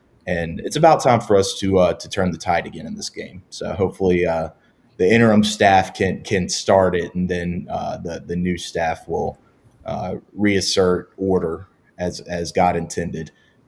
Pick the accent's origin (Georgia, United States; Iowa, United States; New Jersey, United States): Georgia, United States; Atlanta; also born or lived in Jacksonville; me being a Jacksonville born but Atlanta raised guy, I remember growing up in Georgia, just south of Atlanta